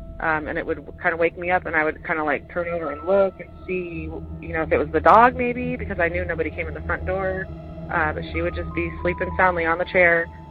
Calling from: Austin, Texas, United States; Hi, Tony and Jenny. … I'm calling from the Austin, Texas area.

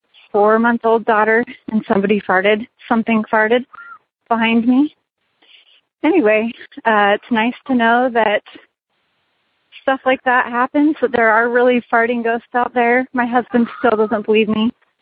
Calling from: Las Vegas, Nevada, United States; Hi, Tony. I'm calling in from Las Vegas, Nevada.

